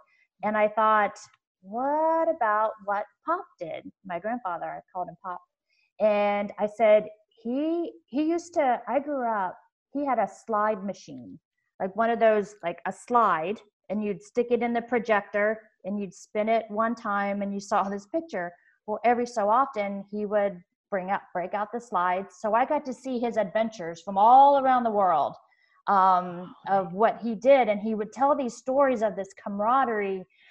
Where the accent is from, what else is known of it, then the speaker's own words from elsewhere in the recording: Maryland, United States; also born or lived in Washington, D.C.; So I was originally born in Washington, D.C., and I grew up on the Maryland side.